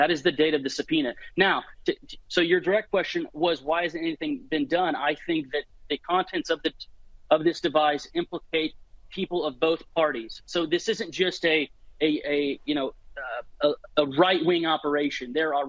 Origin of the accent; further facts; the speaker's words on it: United States; I recognize that it's embarrassing for me as an American to have to say this to an international audience